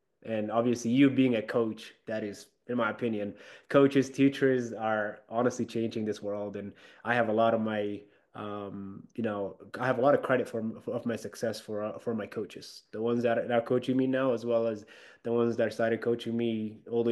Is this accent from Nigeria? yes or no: no; Ethiopia; English is a second language; the race that we put together in my hometown this last December is probably the biggest race that they've ever had. And I think pretty close, almost all of Ethiopia